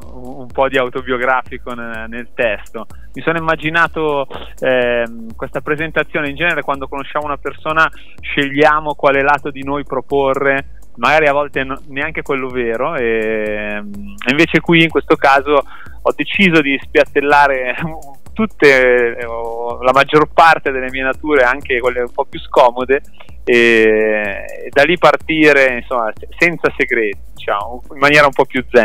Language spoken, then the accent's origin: Italian; Milan, Lombardy, Italy; Io sono di Milano e insomma è una città che ha tanto da offrire